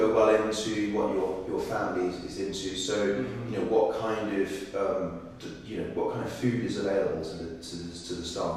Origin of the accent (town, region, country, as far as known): Denmark